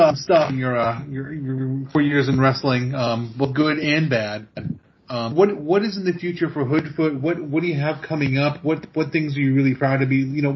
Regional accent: Tennessee, United States; In my hometown, brother.

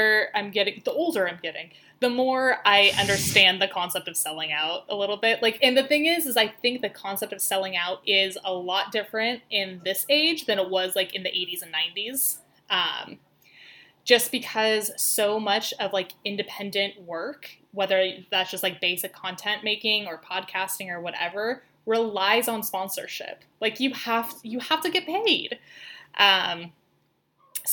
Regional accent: Petaluma, California, United States; because I'm from Petaluma. So to have our local big brewery sell out, you know, was kind of a bummer.

